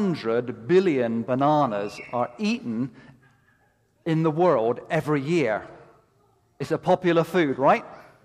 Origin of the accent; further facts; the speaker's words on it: England, United Kingdom; You know, I'm from England. We're stiff, and we're all the rest of it.